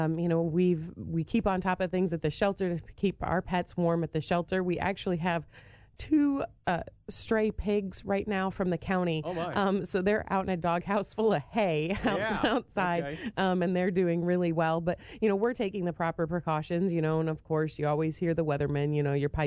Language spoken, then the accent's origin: English; New York, United States; Yeah, I'm from New York, just over the Pennsylvania line.